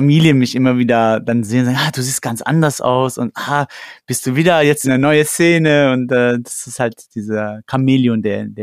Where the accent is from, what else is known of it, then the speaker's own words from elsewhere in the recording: Cologne, North Rhine-Westphalia, Germany; ich bin gebürtiger Kölner. Meine Eltern kommen aus dem Iran. Ich bin in Köln aufgewachsen, zur Grundschule gegangen, habe auch da die Universität besucht.